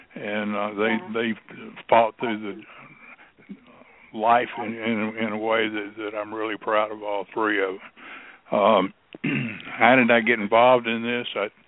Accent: Memphis, Tennessee, United States; I grew up in Memphis, and I remember the great days that were here when we were prettiest, quietest city in the United States for several years running. Went to Central High School, graduated, went to Memphis State, University of Memphis.

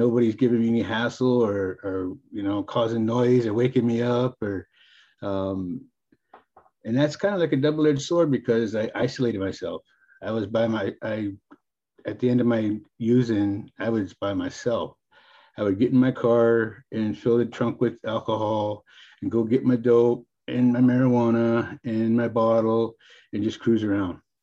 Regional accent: Oregon, United States; And where I was raised in Oregon, me and my sister and another Indian fella was the only ones that weren't white.

